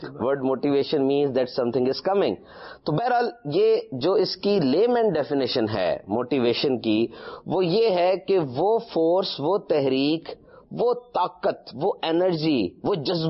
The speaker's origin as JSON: {"language": "Urdu", "region": "Punjab", "country": "Pakistan", "lives_now": "Karachi, Pakistan", "said": "کراچی کا موسم ایسے ہے تو ایسا ہی, ہم دونوں پنجاب سے ہیں, پنجاب کے مقابلے میں تو کوئی سردی نہیں آئی"}